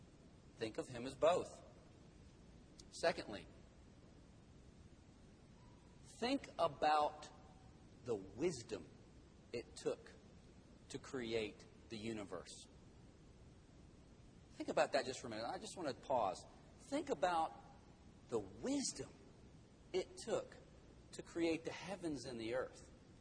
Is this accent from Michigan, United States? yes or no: no; North Carolina, United States; now in Dallas, United States; I'm from North Carolina, and there we just have little tiny mountains, small mountains, nice mountains. And here, I now live in Dallas, and it's just totally flat as a pancake.